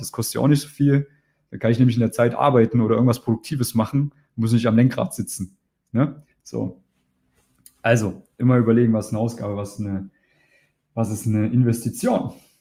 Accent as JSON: {"language": "German", "region": "East Germany", "country": "Germany", "said": "Ich bin halt ein Ostdeutscher. Wir sind halt anders drauf. Wir sind so ein bisschen rougher, so ein bisschen rauer"}